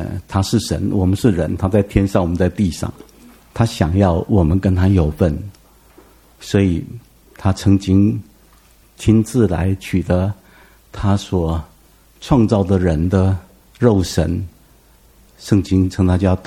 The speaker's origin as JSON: {"language": "Chinese", "country": "Taiwan", "said": "我们台湾人拜鸡拜羊"}